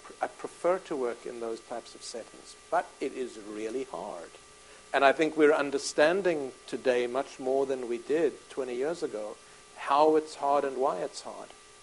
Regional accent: United States; I mean, I have this weird double life because of my history, but I'm speaking now as an American.

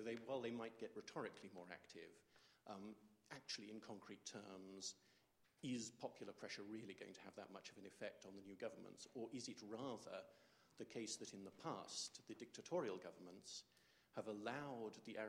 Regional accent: United Kingdom; The reason I ask this question, I come from the United Kingdom.

